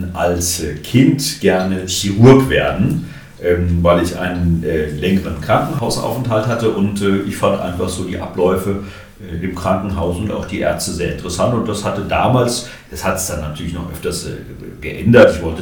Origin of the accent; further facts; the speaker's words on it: Frankfurt, Hesse, Germany; ich bin aufgewachsen in Frankfurt